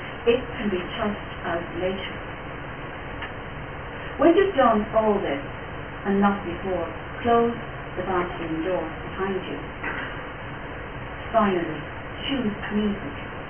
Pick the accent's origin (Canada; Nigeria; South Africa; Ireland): Ireland; I'm an Irish woman, Irish poet, Irish person